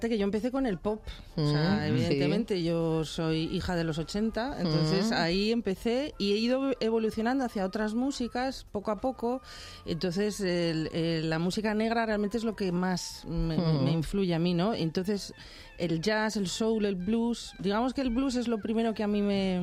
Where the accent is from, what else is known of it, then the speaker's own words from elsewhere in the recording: Spain; es que yo soy española y quiero cantar en español.